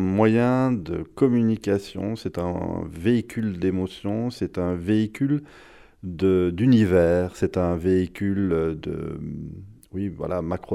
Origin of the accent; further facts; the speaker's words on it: Belgium; est arrivé en Belgique, puisque je suis belge